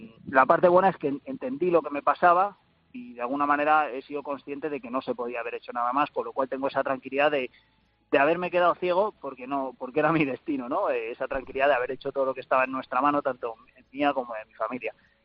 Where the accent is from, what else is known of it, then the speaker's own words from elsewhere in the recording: Buitrago del Lozoya, Community of Madrid, Spain; conseguí ver una prueba de triatlón que se celebró en Buitrago en Lozoya, en mi pueblo.